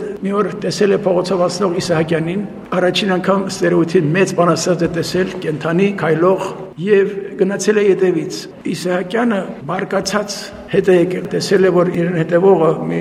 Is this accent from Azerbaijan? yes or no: no; Artik, Shirak, Armenia; also born or lived in Beirut, Lebanon; 47-ին, որ մենք եկանք Հայաստան, Բեյրութից տեղավորվեցինք Արթիկում, ես ինձ իբրև հայաստանցի համարում եմ Արթիկից։ Եմ միշտ հպարտությամբ ասել եմ, ես Արթիկցի եմ։